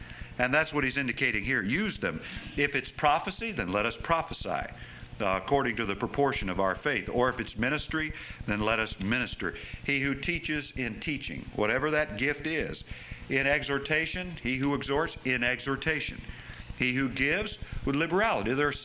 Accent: Gary, Indiana, United States; I know I'm raised in Chicago area. I was raised in Gary, Indiana, steel mill country.

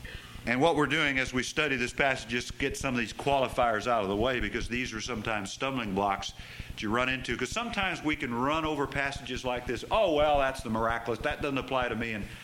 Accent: Gary, Indiana, United States; I know I'm raised in Chicago area. I was raised in Gary, Indiana, steel mill country.

